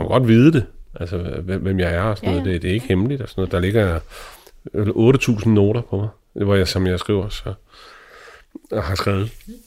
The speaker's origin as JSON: {"language": "Danish", "region": "England", "country": "United Kingdom", "second_language": "Danish", "said": "jeg er nødt til at sige, som englænder"}